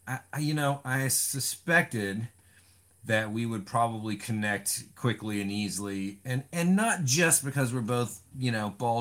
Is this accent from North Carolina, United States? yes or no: yes; Little Washington, North Carolina, United States; Buddy, I'm from Little Washington. It's 20 minutes east of Greenville.